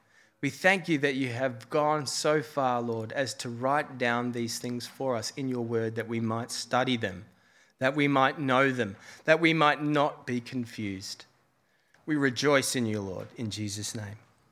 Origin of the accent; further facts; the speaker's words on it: Ireland; I'm not temperamentally happy. I'm Irish, okay? We do sleeping and angry.